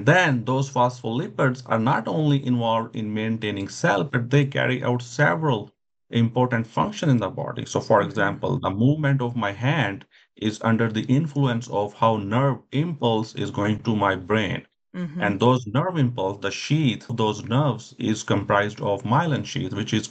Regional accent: Pakistan; and I am from Pakistan.

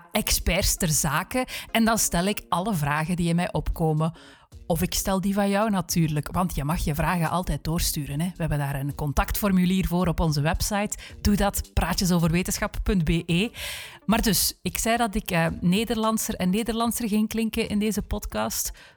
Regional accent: Flanders, Belgium; Ik kom uit Vlaanderen, dat heb je misschien al gehoord. Maar deze aflevering ga je mij Nederlandser en Nederlandser horen praten.

